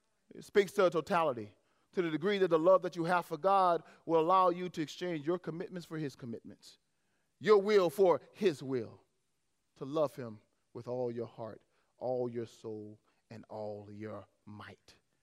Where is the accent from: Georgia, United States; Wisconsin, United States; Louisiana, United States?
Louisiana, United States; Ville Platte; I was determined to drive through the flood from the little town Ville Platte where I grew up in Owen.